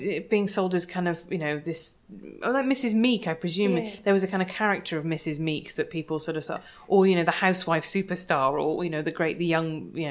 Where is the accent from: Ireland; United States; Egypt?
Ireland; do you think that partly there's that to do with being Irish, is that that's just, we still are so locked into actually English literary culture